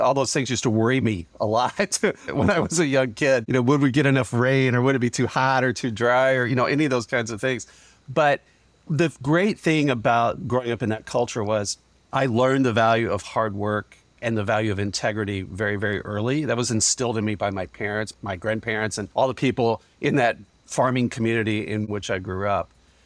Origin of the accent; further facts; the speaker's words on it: Kentucky, United States; I grew up very humbly in Western Kentucky on a working family farm.